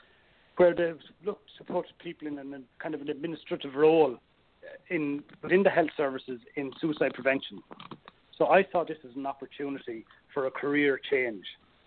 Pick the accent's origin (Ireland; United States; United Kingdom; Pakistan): Ireland; Enniscorthy, Leinster; which was in the mental health services, away from my hometown of Enniscorthy. Now, it was interesting when as I was growing up, the school that I went to was directly across the river from the local psychiatric hospital.